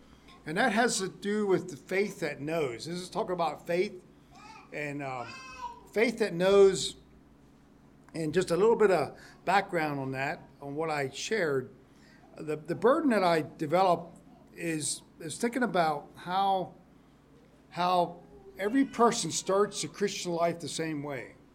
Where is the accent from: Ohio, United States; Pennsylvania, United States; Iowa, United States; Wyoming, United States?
Pennsylvania, United States; It's true, yes, we're from Pennsylvania. We thought we would come here and be a little bit warmer, but we discovered you can have cold weather here in New Mexico.